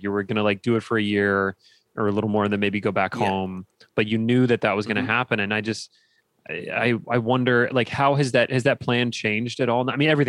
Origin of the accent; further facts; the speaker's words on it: Ohio, United States; I'm from Ohio.